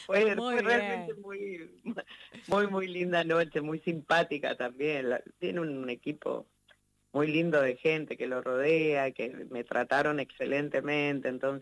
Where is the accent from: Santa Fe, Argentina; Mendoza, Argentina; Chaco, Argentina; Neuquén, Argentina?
Mendoza, Argentina; San Rafael; Y en San Rafael, de donde soy oriunda, allí se la declaró patrimonio cultural.